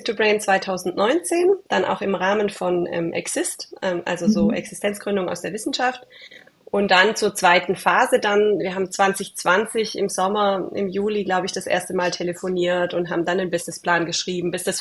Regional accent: Tübingen, Baden-Württemberg, Germany; ich komme ja aus Tübingen ursprünglich sogar.

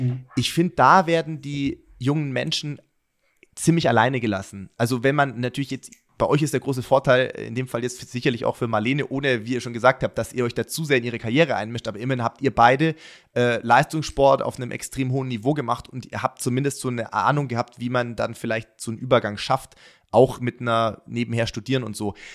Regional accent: Baden-Württemberg, Germany; ich komme aus Baden-Württemberg ursprünglich

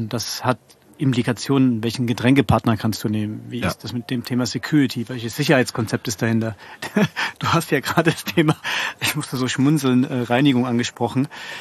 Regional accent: Leipzig, Saxony, Germany; ich komme aus Leipzig

